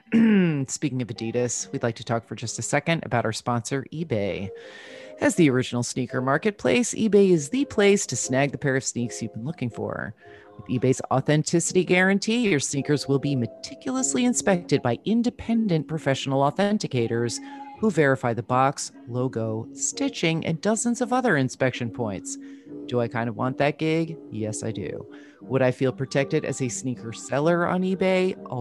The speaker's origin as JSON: {"language": "English", "region": "New Jersey", "country": "United States", "said": "I'm from New Jersey, like that's, yes, sure, she played in a mall."}